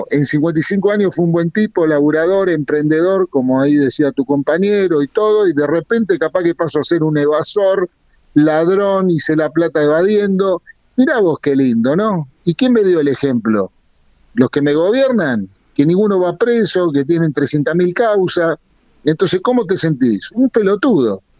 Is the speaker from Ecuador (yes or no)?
no; Argentina; soy no, argentino